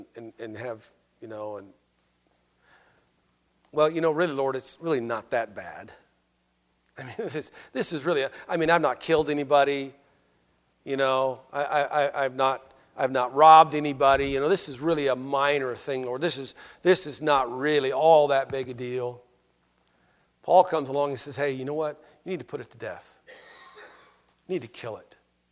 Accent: Ireland; but I'm Irish. I've got red hair.

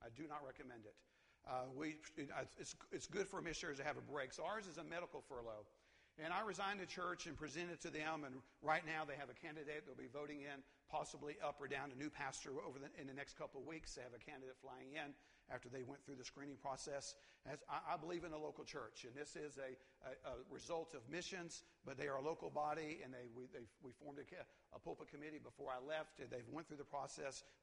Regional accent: Tennessee, United States; I'm glad to be back in East Tennessee. I'm from East Tennessee

